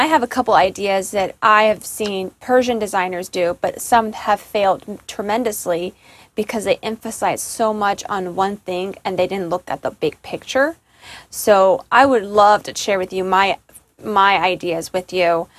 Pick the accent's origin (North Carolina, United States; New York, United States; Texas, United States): Texas, United States; Houston; also born or lived in Iran; because I'm Persian, but when I was growing up living in Iran for the short period of time, because I was born and raised in Houston and I lived in Iran